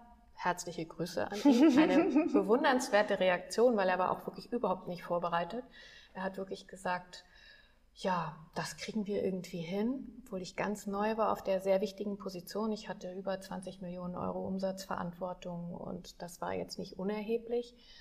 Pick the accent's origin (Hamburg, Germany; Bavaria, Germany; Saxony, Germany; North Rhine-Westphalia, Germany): Hamburg, Germany; ich komme aus Hamburg ursprünglich